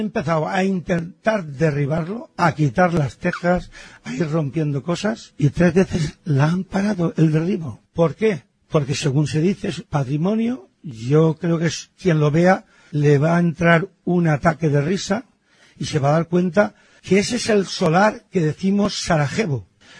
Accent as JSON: {"language": "Spanish", "town": "Valencia", "region": "Valencian Community", "country": "Spain", "said": "Yo soy valenciano, nacido en la calle Sagunto, en la calle San Guillem"}